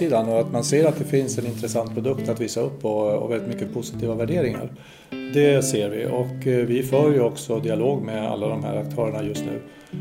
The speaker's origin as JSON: {"language": "Swedish", "country": "Spain", "tie": "born or raised there", "lives_now": "Sweden", "said": "Jag är ju uppvuxen i Spanien"}